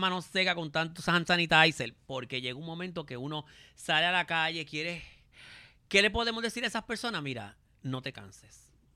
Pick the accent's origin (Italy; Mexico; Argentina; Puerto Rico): Puerto Rico; yo soy puertorriqueña